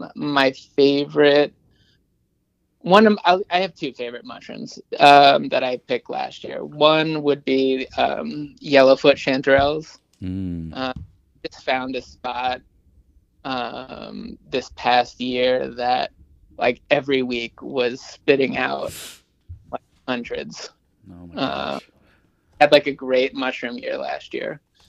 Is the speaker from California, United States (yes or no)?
no; New York, United States; Yeah, I was born in New York. I was born and raised in New York.